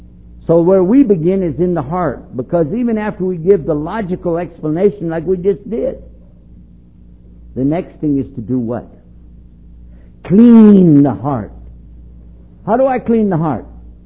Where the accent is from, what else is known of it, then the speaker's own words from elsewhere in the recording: Texas, United States; I don't say that because I'm from Texas. I say Texas is a great nation.